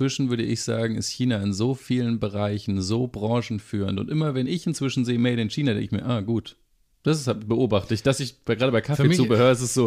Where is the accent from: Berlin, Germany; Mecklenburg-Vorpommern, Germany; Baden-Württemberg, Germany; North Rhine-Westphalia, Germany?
Berlin, Germany; müssen wir als Berliner, wir müssen jetzt so einen Brandenburg-Witz einbauen.